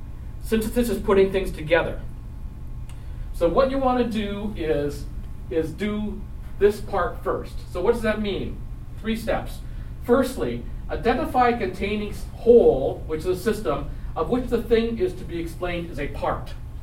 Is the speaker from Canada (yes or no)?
yes; Canada; I hate to say as a Canadian, sometimes understanding American politics